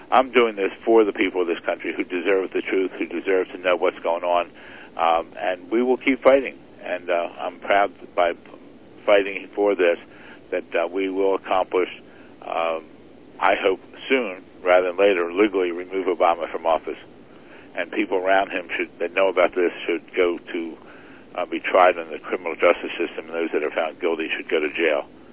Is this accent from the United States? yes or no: yes; Philadelphia, Pennsylvania, United States; born there; I was born here in Philadelphia